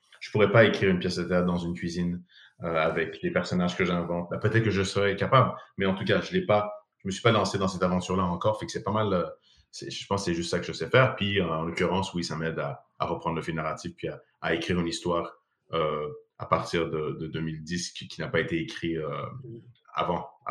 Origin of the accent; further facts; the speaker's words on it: Montreal, Quebec, Canada; je suis Montréalais, en fait, ça, je le sais 100%. Ouais. Parce que je vis à Montréal, puis je suis Montréalais, puis ça me convient.